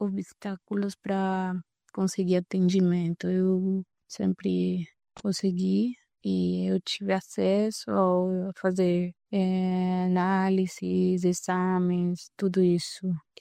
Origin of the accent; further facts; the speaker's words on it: Paraguay; now in Brazil; Minha experiência como paraguaia acho que não influencia muito da forma como fui recebida aqui no Brasil.